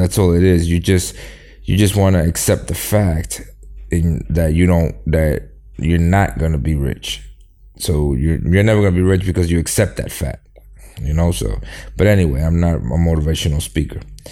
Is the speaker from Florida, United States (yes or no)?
no; New York, United States; but I grew up in New York and I thought I was a Democrat.